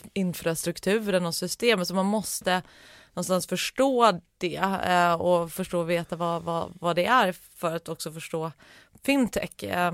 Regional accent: Norrland, Sweden; Ursprungligen så är jag uppvuxen i Norrland, men det var ju väldigt länge sedan. Men i en entreprenöriell familj

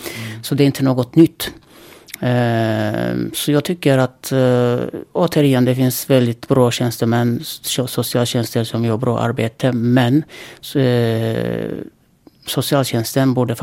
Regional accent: Sweden; Jag är som sagt en svensk politiker.

